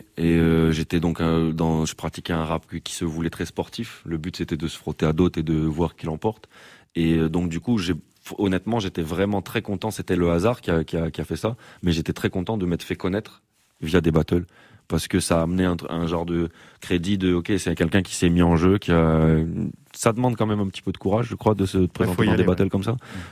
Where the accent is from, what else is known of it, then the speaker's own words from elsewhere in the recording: Marseille, Provence-Alpes-Côte d'Azur, France; born there; je suis né à Marseille, donc, mais j'étais parti depuis des années.